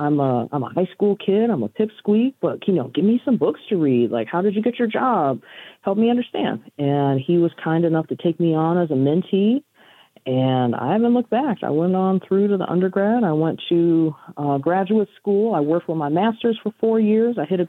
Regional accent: Illinois, United States; Where I grew up outside of Chicago, there was not but a few ways to get up out of the neighborhood.

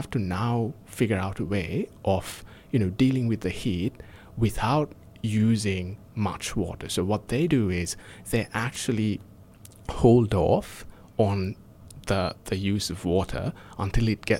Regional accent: Sri Lanka; English is a second language; So as my accent probably gives me away, I'm not from here. I'm from Sri Lanka originally.

